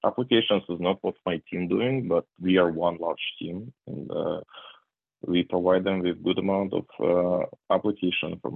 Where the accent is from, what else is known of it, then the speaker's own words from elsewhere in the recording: Moscow, Russia; English is a second language; I came from Russia, from Moscow.